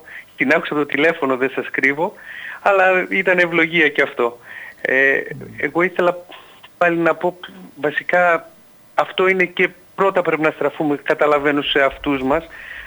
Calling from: Thessaloniki, Central Macedonia, Greece; είμαι από Θεσσαλονίκη

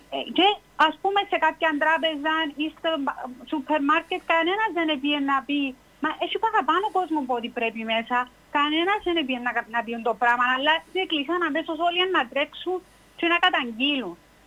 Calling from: Nicosia, Nicosia District, Cyprus; είμαι από Λευκοσία.

